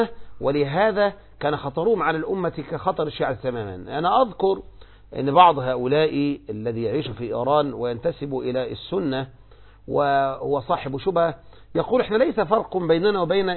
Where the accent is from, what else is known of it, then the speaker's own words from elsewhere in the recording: Egypt; أنتم عندكم في الجزائر وعندنا في مصر